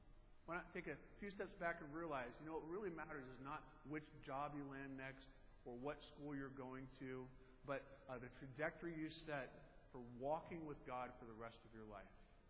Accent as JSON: {"language": "English", "region": "North Carolina", "country": "United States", "tie": "born or raised there", "said": "I grew up in North Carolina, and I remember businesses being closed on Sunday"}